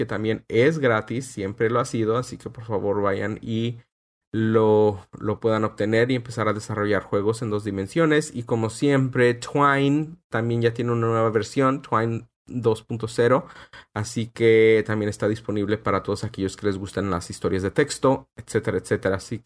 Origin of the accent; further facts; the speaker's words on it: Mexico; now in United States; cuando yo estaba creciendo en México no había este tipo de establecimientos, pero una vez que estaba en los Estados Unidos